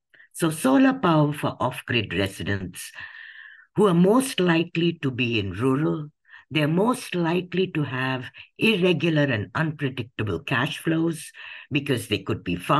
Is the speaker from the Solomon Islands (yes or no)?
no; India; The engineering degree, I guess, is more because I'm Indian, and that's what we all study.